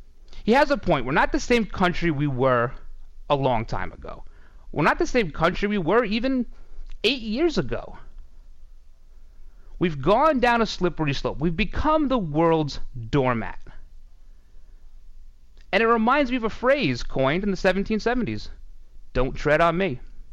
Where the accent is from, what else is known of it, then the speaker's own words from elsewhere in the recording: New York, United States; If you can't tell, I'm from New York. A lot of people can't tell that.